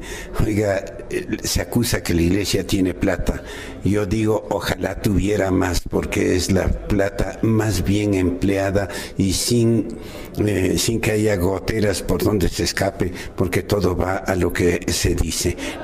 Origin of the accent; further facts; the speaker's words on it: Ecuador; en donde todos somos ecuatorianos y todos hermanos.